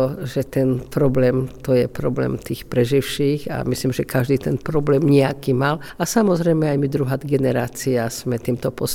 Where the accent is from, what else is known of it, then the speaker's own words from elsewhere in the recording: Kežmarok, Prešov Region, Slovakia; born there; moved away as an adult; now in Košice, Slovakia; Áno, narodila som sa v Kežmarku, moji rodičia boli Kežmarčania a do Košic som prišla až po ukončení univerzity a odvtedy som tu v Košiciach